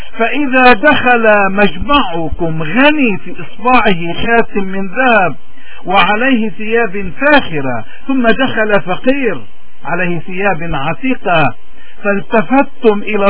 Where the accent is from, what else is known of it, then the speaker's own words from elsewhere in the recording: Lebanon; بوجه كل حدا بيعتدي علينا عكرمتنا كلبنانيين وكبشر.